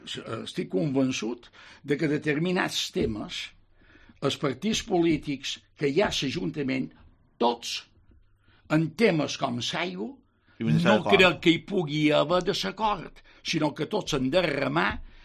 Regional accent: Balearic Islands, Spain; 700, perquè som de Cala Blanca, aquí.

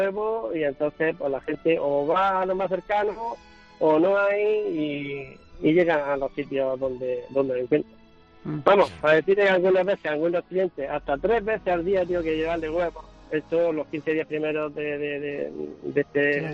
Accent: Region of Murcia, Spain; Pues soy de Murcia, reparto en Murcia Capital, Molina Segura, Fortuna, Alcantarilla, todos los alrededores, bastante.

